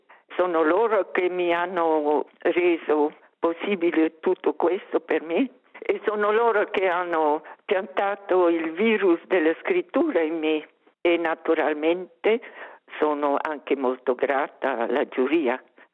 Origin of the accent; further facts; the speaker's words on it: Graubünden, Switzerland; first language rm; Italian is a second language; Ma il romancio è la mia lingua madre. In famiglia abbiamo sempre parlato solo il romancio. La scuola dove sono cresciuta era quella volta un piccolo villaggio dove si parlava solo il romancio. Così sono cresciuta proprio romancia.